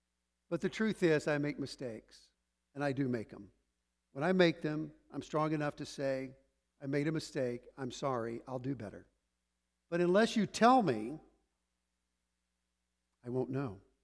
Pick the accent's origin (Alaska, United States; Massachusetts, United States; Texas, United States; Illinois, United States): Texas, United States; Waco; You know the place? I grew up in Waco.